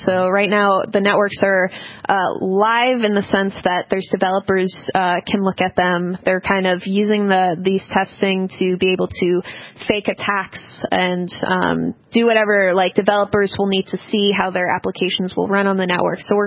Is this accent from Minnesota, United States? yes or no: no; Massachusetts, United States; now in San Francisco, United States; I'm actually from Massachusetts and recently moved to San Francisco just for a change.